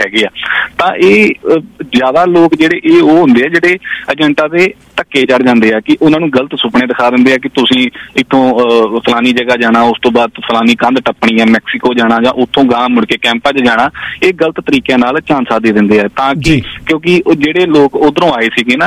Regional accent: Punjab, India; ਮੈਂ ਤਰਨ ਤਾਰਨ ਦੇ ਬਿਲਕੁਲ ਨਾਲ ਲੱਗਦੇ ਪਿੰਡ ਉੱਥੋਂ ਦਾ ਹੀ ਰਹਿਣ ਵਾਲਾ ਆ

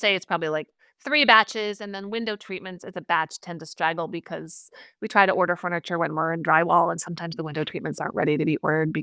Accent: East Coast, United States; I'm from the East Coast. I've been shopping old school for years

